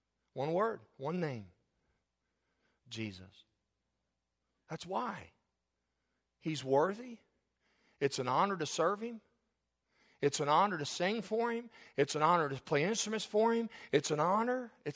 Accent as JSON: {"language": "English", "region": "Kentucky", "country": "United States", "tie": "born there", "said": "I was born in the South, Kentucky."}